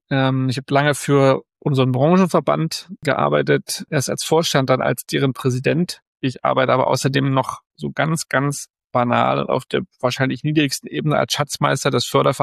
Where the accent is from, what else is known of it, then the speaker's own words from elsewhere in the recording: Frankfurt, Hesse, Germany; aus alter Verbundenheit zu meiner Heimatstadt